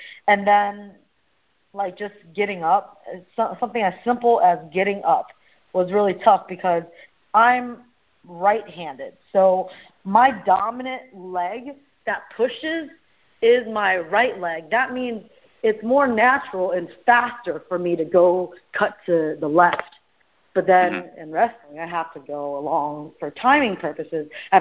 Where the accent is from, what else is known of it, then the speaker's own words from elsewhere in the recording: United States; Since I am Chinese American, I embrace both my heritage with the Chinese background and the American background.